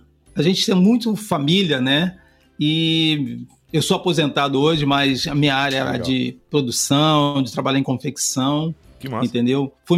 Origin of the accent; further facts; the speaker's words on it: Rio de Janeiro, Brazil; Na verdade, eu nasci no Rio, né? Mas me criei em Vigário Geral, né?